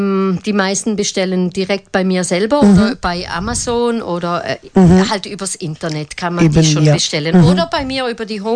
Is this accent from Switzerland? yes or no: no; Italy; ich bin Italienerin, ich habe Temperament für vier